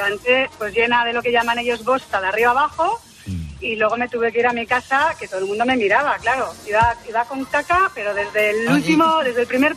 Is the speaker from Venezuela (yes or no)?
no; Madrid, Community of Madrid, Spain; also born or lived in León; Hice la carrera en León y soy de Madrid, con lo cual ya se metían bastante conmigo porque pues ellos eran de pueblo y yo soy de ciudad total.